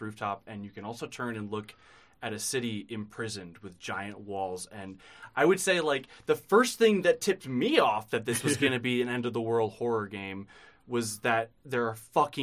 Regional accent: Michigan, United States; We're Americans from Michigan.

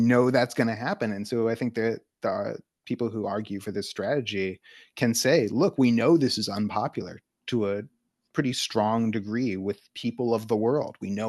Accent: United States; Maybe it's a perspective of an American, because I'm an American and it's written from my perspective.

